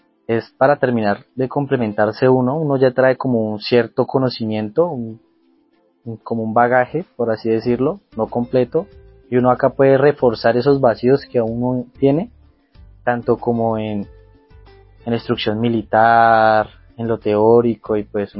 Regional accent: Medellín, Antioquia, Colombia; also born or lived in Nariño; Mi familia pues es campesina por parte de mi papá. Después de los 6 años salimos para la ciudad de Medellín y yo me crié ya con mi papá y mamá.

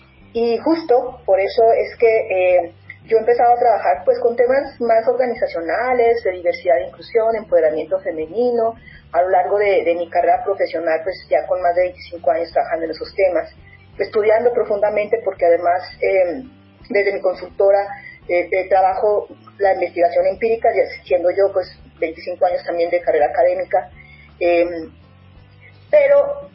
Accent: Mexico; now in Colombia; Pues soy una mujer mexicana, como tú bien dices, indígena otomí, que tengo ya 11 años residiendo acá en Colombia

